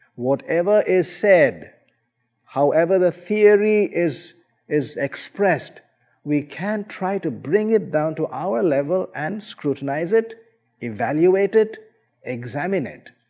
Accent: India; I was born and brought up in India, a land of tremendous diversity in language, culture, food, dress.

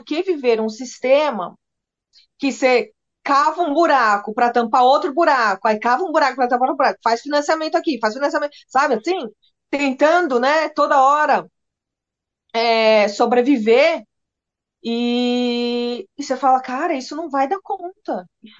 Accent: São Paulo, Brazil; moved away as an adult; also born or lived in Caxias do Sul; now in New Zealand; a gente mudou de São Paulo para Caxias do Sul, que é no Rio Grande do Sul. Então a gente já foi fugindo da muvuca, né, de São Paulo.

